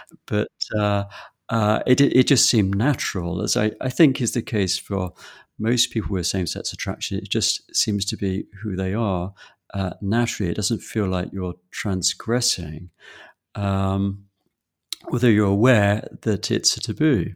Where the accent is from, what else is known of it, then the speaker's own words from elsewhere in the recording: England, United Kingdom; I was brought up in England, vaguely Christian culture